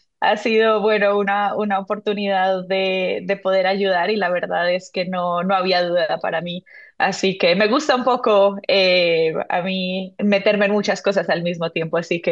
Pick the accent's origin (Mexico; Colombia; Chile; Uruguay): Colombia; Cali, Valle del Cauca; moved away as an adult; now in Mallorca, Spain; Yo nací, me crié en Colombia, en Cali, Colombia. Y cuando terminé el bachillerato estuve por diferentes lugares de Europa y llegué a Mallorca en 2016 por trabajo. Y bueno, iba 6 meses, me he quedado 9 años